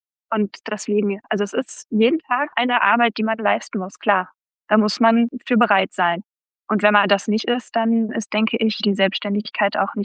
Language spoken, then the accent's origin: German; Bonn, North Rhine-Westphalia, Germany; ich komme aus Bonn, habe auch hier studiert und promoviert